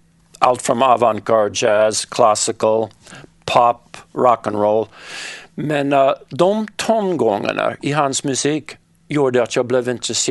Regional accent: West Hartford, Connecticut, United States; Swedish is a second language; jag är föddes i Hartford, men växte upp lite utanför Hartford i en suburb förlåt som heter West Hartford.

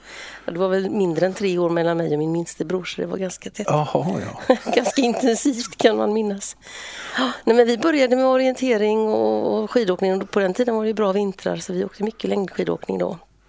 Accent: Sävedalen, Västra Götaland County, Sweden; Och där växte jag upp. Gick i skola och var med i föreningar och gjorde väldigt mycket.

